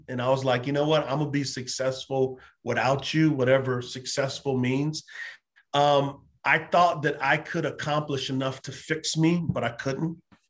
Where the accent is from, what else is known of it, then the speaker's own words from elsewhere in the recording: San Antonio, Texas, United States; I grew up in San Antonio, Texas. Loved football. Grew up in the hood.